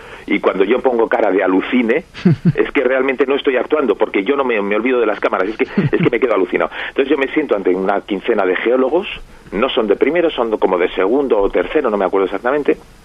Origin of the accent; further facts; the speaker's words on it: Bilbao, Basque Country, Spain; Somos los dos de Bilbao y nos tuvimos que ir a Sevilla para conocernos